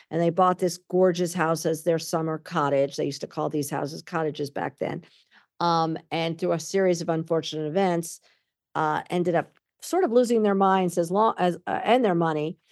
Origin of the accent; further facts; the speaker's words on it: East Hampton, New York, United States; and I grew up on Lily Pond Lane. And this is a very, very, very beautiful part of East Hampton, basically on the beach.